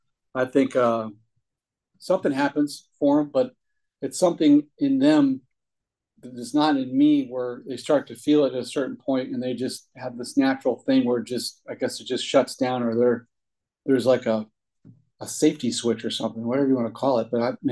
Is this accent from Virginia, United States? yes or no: yes; Williamsburg, Virginia, United States; also born or lived in Connecticut; And I drove from Richmond, but I'm from Williamsburg. I grew up there, spent part of my time growing up in Williamsburg. I also grew up part of my time in Connecticut.